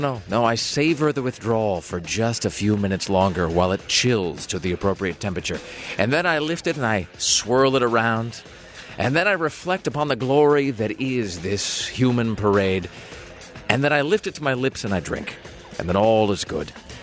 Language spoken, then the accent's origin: English; United States; Yesterday, I got the air conditioner cranked up because I'm an American